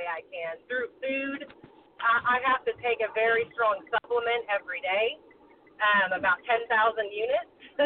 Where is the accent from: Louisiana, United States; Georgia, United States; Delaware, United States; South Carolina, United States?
South Carolina, United States; Joanna; from South Carolina, Joanna, South Carolina.